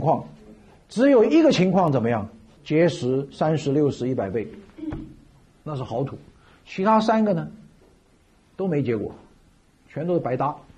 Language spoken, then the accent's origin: Chinese; China; 中国人是最自私的，真的，我们都是中国人